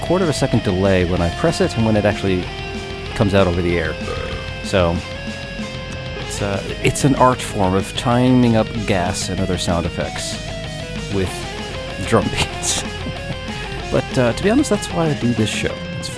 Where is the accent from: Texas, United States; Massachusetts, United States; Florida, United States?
Texas, United States; Why? Because I'm from Texas.